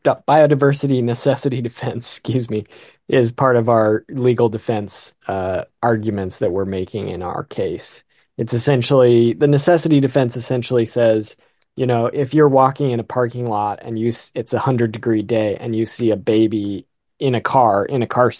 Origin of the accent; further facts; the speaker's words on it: Seattle, Washington, United States; I grew up in Seattle, and the American robins were in my backyard of my childhood home every day.